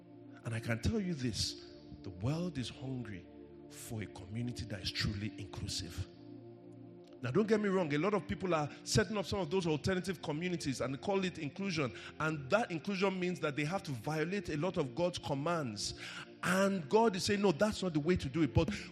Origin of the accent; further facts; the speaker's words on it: Nigeria; English is a second language; I paid higher fees because I was from Nigeria.